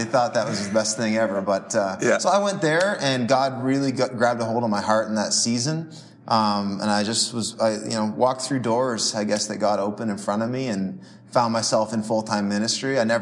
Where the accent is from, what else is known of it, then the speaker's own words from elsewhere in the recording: Fredericton, New Brunswick, Canada; now in Saint John, Canada; I moved to St. John. I'm from Fredericton, which is about an hour north of St. John, still in New Brunswick.